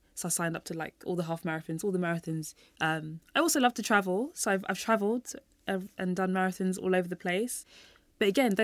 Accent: London, United Kingdom; I was born and raised in London.

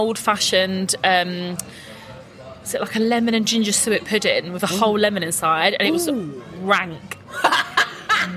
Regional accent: Gravesend, South East England, United Kingdom; Oh, what? No, mate, I grew up in Gravesend.

